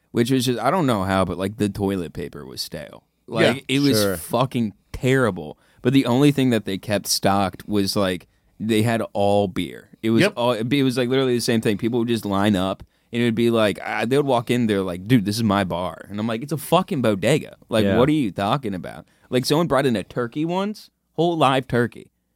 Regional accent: Arizona, United States; I grew up in Arizona.

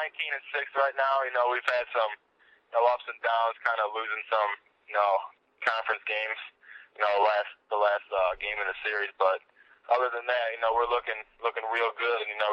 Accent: Minooka, Illinois, United States; also born or lived in Sterling / Harvard; No, I was born in Sterling, Illinois.

